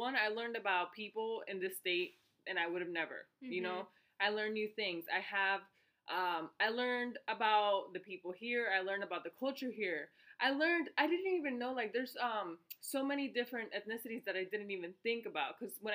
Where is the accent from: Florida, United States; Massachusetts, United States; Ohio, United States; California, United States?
Florida, United States; I'm from the country, I'm from Florida, but I'm from a part of Florida that's very southern, very country.